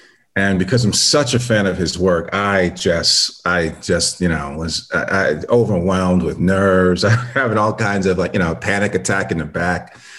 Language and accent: English; New York, United States; I come from theater. It's, you know, born and raised in New York. It's just in my blood.